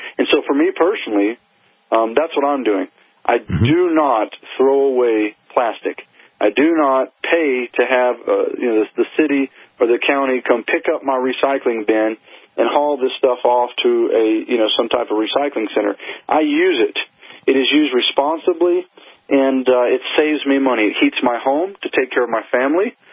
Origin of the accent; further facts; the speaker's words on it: Louisiana, United States; You know, I come from a petrochemical background. Growing up in Southwest Louisiana, that's where most of the fuel for the country comes from. It's full of refineries. That's what they do. And so I had an upbringing in that environment.